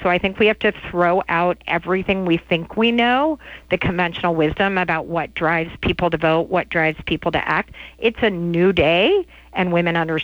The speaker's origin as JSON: {"language": "English", "region": "Texas", "country": "United States", "said": "we're even in my home state of Texas"}